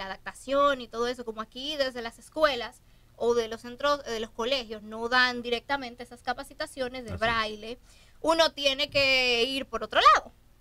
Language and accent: Spanish; Santiago, Dominican Republic; Yo soy de Santiago.